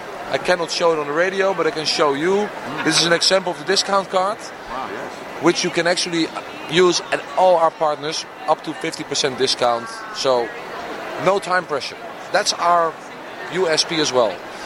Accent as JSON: {"language": "English", "town": "Haarlem", "region": "North Holland", "country": "Netherlands", "second_language": "English", "said": "Personally, I'm from Haarlem, and Haarlem, I would call it a small Amsterdam. It's near to the beach."}